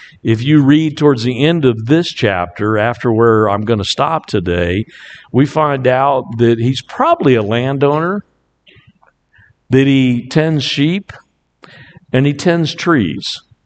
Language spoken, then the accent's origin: English; Virginia Beach, Virginia, United States; But I grew up in the Virginia Beach area, and people coming from North Carolina and telling us what to do was not always advisable.